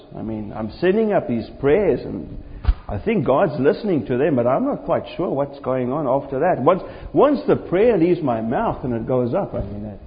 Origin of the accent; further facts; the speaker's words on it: South Africa; When I was a young boy growing up in South Africa in the 1970s